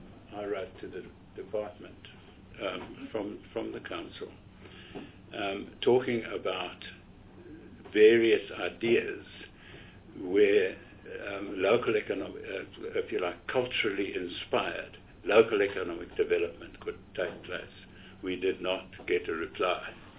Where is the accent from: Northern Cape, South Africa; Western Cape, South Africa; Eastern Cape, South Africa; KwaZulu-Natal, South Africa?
Northern Cape, South Africa; Kimberley; apart from growing up in Kimberley, I've done a lot of work in the Northern Cape